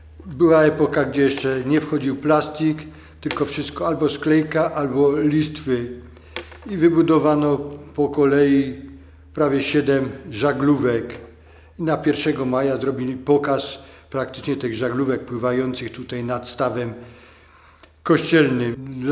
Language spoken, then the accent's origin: Polish; Andrychów, Lesser Poland, Poland; rodowity Andrychowianin. Praktycznie urodziłem się już w Andrychowie.